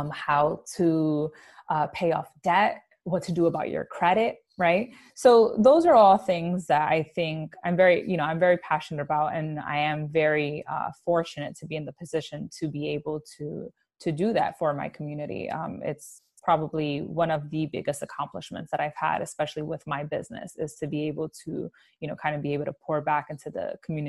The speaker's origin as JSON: {"language": "English", "town": "Bronx", "region": "New York", "country": "United States", "tie": "born or raised there", "said": "growing up in the Bronx in the 90s"}